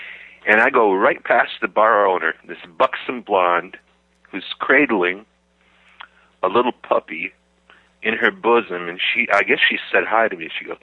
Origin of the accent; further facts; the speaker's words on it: Wisconsin, United States; No, ma'am, I'm from Wisconsin. I'm not used to this.